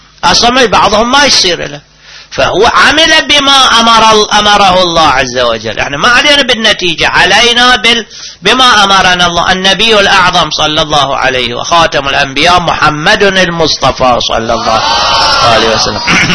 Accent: Najaf, Najaf Governorate, Iraq; مو مثلنا اللي من أول كنا في النجف،

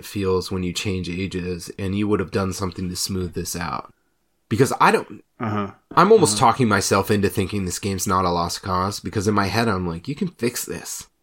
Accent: United States; And I'm an American. I like things spread out.

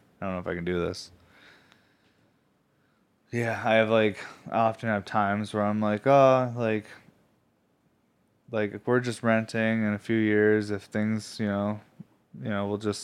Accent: New York, United States; I'm not even from Pennsylvania. I'm from upstate New York, but we're all kind of one.

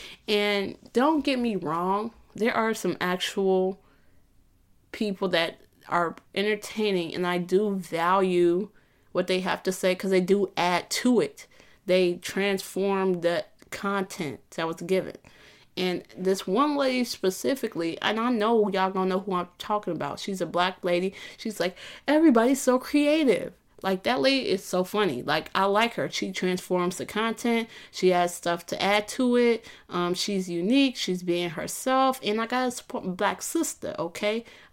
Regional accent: Midwest, United States; also born or lived in Illinois; I'm a Midwesterner at heart. Indiana, Illinois is my heart.

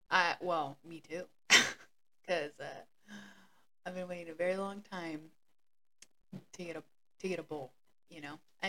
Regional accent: Lewiston, Idaho, United States; also born or lived in Moscow; now in Boise, United States; But I'm from Moscow, Idaho. Well, technically I was born and raised in Lewiston. I spent my high school years in Moscow.

